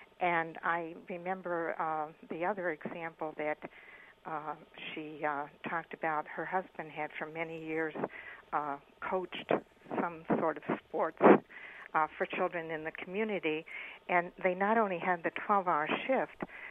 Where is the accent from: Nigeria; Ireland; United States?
United States; Pennsylvania; I grew up in Pennsylvania. My father was a factory worker and a steel worker, and there were unions there